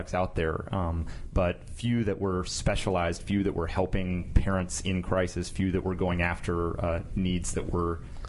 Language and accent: English; Nashville, Tennessee, United States; I'm from Nashville, Tennessee.